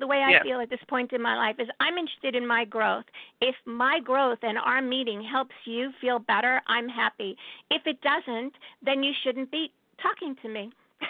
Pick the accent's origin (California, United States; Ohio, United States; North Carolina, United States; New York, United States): New York, United States; New York City; And the most exciting thing for me personally as a New Yorker